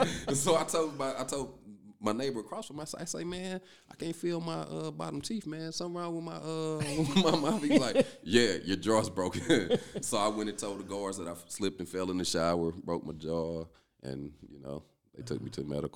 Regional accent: East St. Louis, Illinois, United States; I'm originally from East St. Louis.

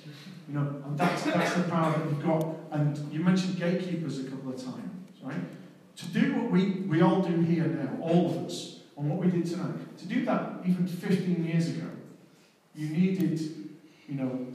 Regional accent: Manchester, North West England, United Kingdom; And I'm born and bred in Manchester.

